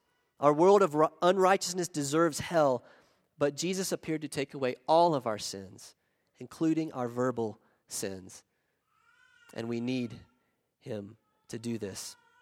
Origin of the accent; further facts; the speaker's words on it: South Carolina, United States; accent: South Carolina; But all I've been given is a redneck South Carolina accent. I just don't have it, okay? I'm from South Carolina, and that's just the way it's going to be.